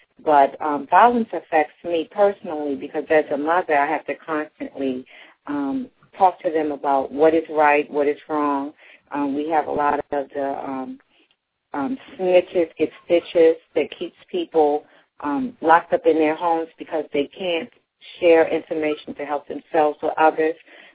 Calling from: Baltimore, Maryland, United States; I'm calling from Baltimore, Maryland.

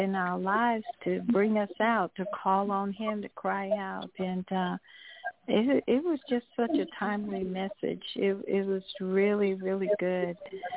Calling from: Atlanta, Georgia, United States; I'm calling from Atlanta.

